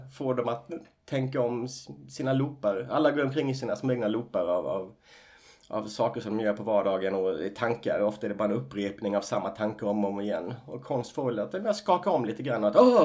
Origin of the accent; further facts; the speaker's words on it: Gullbrandstorp, Halland County, Sweden; Väldigt småstads, i Gullbrandstorp där jag växte upp. Ah. Utanför Halmstad.